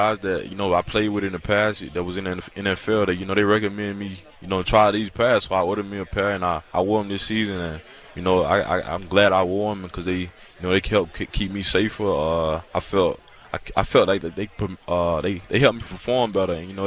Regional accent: Alabama, United States; Now, like I said, I'm from Alabama, so, you know, just not really.

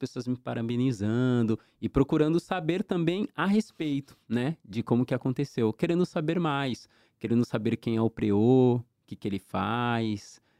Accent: Santos, São Paulo, Brazil; Minha Infância na Zona Noroeste, em Santos. Porque foi um momento único. E desde lá eu já desenhava.

